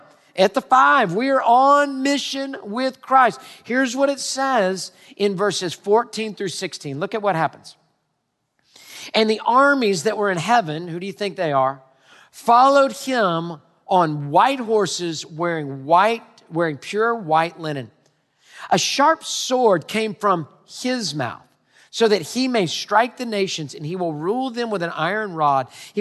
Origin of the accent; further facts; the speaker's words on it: Houston, Texas, United States; I grew up in Houston, native Houstonian.